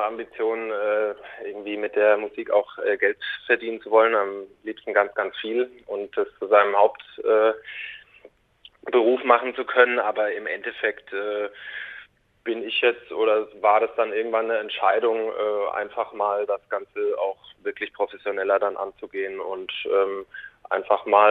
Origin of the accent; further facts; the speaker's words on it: Aschaffenburg, Bavaria, Germany; wir haben uns 2014 gegründet in Aschaffenburg und kommen auch alle ursprünglich aus Aschaffenburg